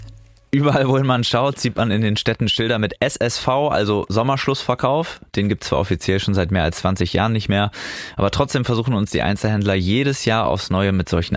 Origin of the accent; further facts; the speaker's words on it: Osnabrück, Lower Saxony, Germany; in der Nähe meiner Heimatstadt Osnabrück